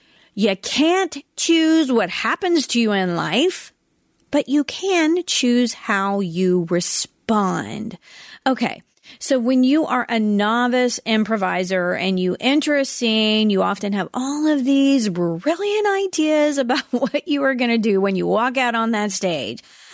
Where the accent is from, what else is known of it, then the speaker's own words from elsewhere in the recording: Georgia, United States; And I was like, you guys, we're from Georgia. Y'all, we don't really speak the King's English.